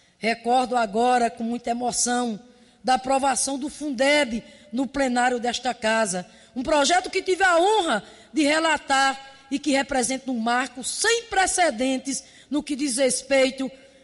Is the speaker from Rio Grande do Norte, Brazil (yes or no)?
yes; Rio Grande do Norte, Brazil; lá no Nordeste, lá no meu estado, com a expansão extraordinária da Universidade Federal do Rio Grande do Norte